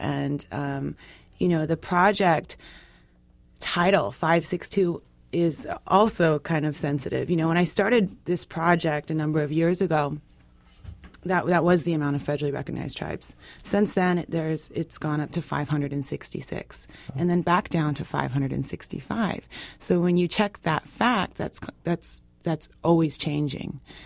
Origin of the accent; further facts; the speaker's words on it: Washington, United States; And excuse me for not introducing myself properly. I'm from the Swinomish tribe.